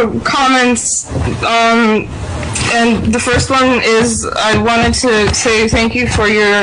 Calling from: Brooklyn, New York, United States; No, Brooklyn, New York.

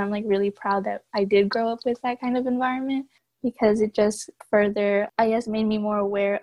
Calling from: Norwalk, California, United States; I'm calling in from Norwalk, California.

